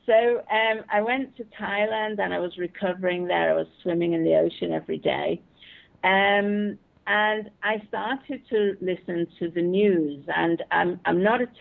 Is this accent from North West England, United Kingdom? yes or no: yes; Manchester, North West England, United Kingdom; also born or lived in London; I grew up in Manchester. I was born in England, in London.